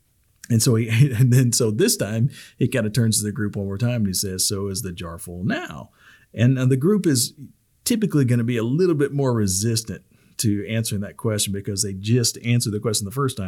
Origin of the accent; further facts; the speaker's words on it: the South, United States; It's kind of like, and I'm from the South. And so I remember when I was a kid, my mom and dad used to make sun tea.